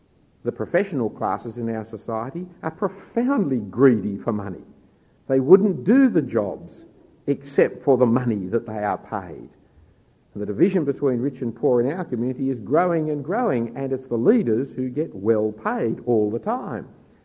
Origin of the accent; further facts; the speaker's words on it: Bellevue Hill, New South Wales, Australia; I grew up in Bellevue Hill